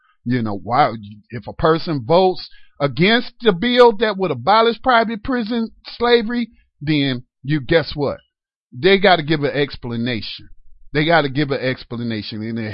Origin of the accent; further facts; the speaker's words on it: Detroit, Michigan, United States; moved away; Well, I can identify with your background growing up in Detroit in the 1970s